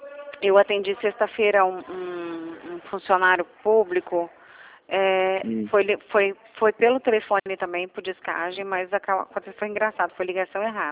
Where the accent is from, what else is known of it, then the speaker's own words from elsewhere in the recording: Espírito Santo, Brazil; Eu sou do Espírito Santo, viu?